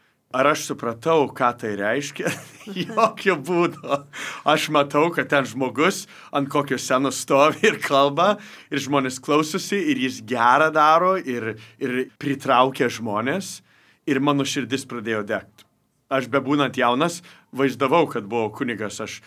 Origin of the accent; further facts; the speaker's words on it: United States; aš kaip amerikietis išsišiepęs ir šipsaus